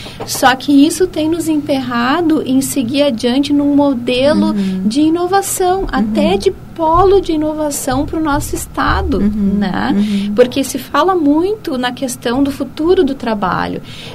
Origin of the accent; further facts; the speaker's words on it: Caxias do Sul, Rio Grande do Sul, Brazil; A gente tem aí o Polo de Caxias, eu sou de Caxias